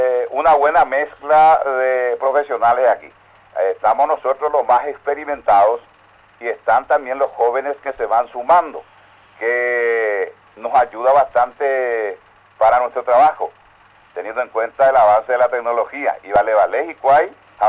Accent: Isla Umbú, Ñeembucú, Paraguay; born there; Desde chico, en mi pueblo donde nací, que se llama precisamente Isla Umbú

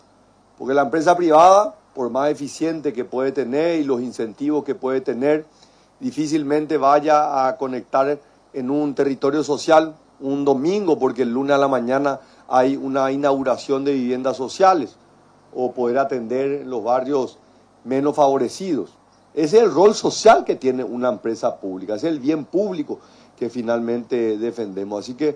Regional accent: Paraguay; la verdad que entusiasma como paraguayo ver a nuestra empresa pública

